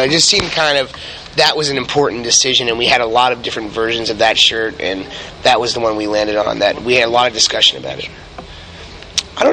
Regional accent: Los Angeles, California, United States; also born or lived in New York; I was born in Los Angeles. I grew up out here. I prefer New York. When I graduated high school, I went to go to school in New York, New School University.

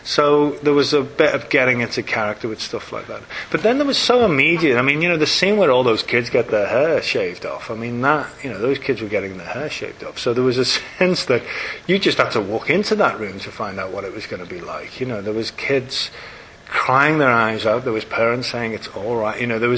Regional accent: England, United Kingdom; being English and coming from that Shakespearean thing

